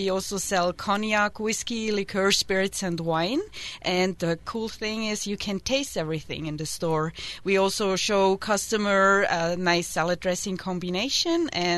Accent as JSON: {"language": "English", "country": "Switzerland", "second_language": "English", "lives_now": "United States", "said": "Yeah, well, I'm from Switzerland. It's really, really a small country, and you can reach any destination in 20 minutes."}